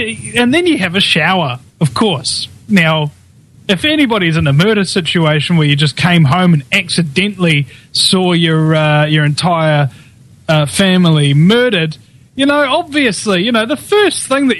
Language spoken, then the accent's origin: English; New Zealand; You know, we're broadcasting live from the future. We're from New Zealand. It's all ready tomorrow.